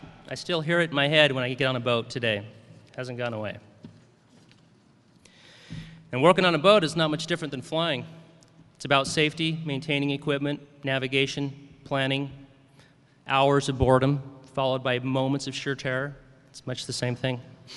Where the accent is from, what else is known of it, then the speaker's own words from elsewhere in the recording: Pocatello, Idaho, United States; So back in 88, I was hanging around my hometown, Pocatello, Idaho.